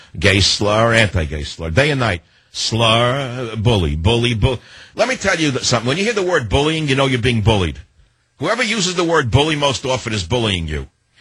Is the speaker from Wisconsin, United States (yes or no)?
no; San Francisco, California, United States; Let's go in the San Francisco area, my hometown that I love to bash.